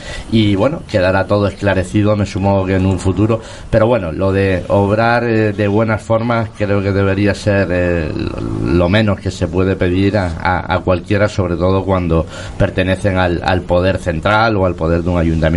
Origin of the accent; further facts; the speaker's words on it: Canary Islands, Spain; un montón de palabras como fleje, tal, que nos identifican como canarios, ¿no?